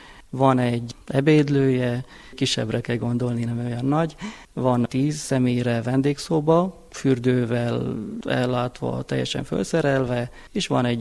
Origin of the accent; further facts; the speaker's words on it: Pusztina, Bacău County, Romania; itt születtem Pusztinán, jelenleg itt vagyok magyar tanár, miután Magyarországon, Debrecenben szereztem történelem tanári diplomát